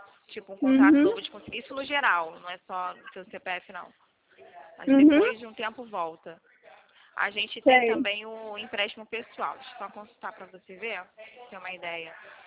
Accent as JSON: {"language": "Portuguese", "region": "Rio de Janeiro", "country": "Brazil", "said": "aqui no Rio, que eu sou daqui do Rio, né?"}